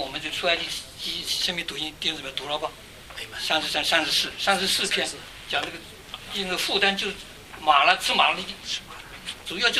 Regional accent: China; 我们都是生在新社会，然后在中国，长在红旗下，我们都被文化，我们的文化所构成。

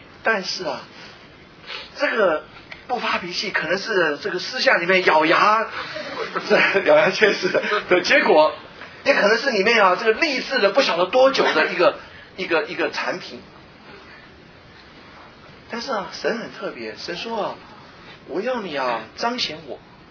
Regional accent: China; 那么我们中国人，或我们通常对恩典的领会

